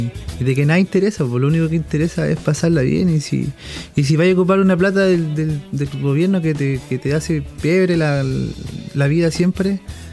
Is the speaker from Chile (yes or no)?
yes; San Antonio, Valparaíso, Chile; born or raised there; also born or lived in Coquimbo